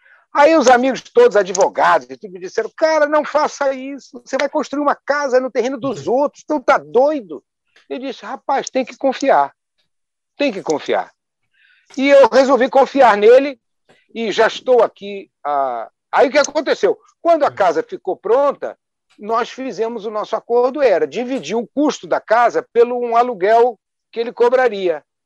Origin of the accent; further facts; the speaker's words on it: Rio de Janeiro, Brazil; born there; eu nasci no Rio de Janeiro.